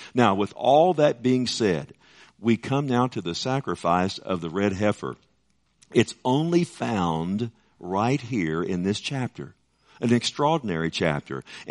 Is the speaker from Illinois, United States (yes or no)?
no; Texas, United States; we all, you know, we're from Texas, we know what a heifer is